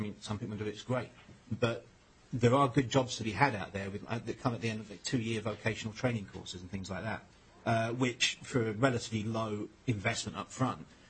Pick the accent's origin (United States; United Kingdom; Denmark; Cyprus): United Kingdom; I mean, being British, you know